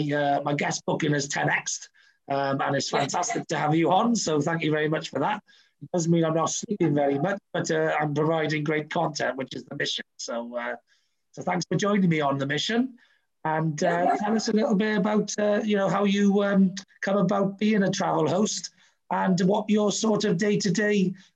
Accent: Wales, United Kingdom; I'm a mad, passionate Welsh sports fan and just Wales fan.

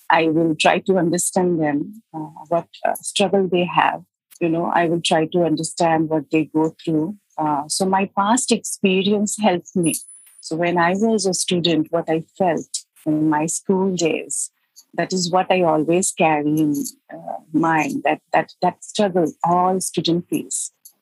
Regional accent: Mumbai, Maharashtra, India; English is a second language; from Mumbai, India.

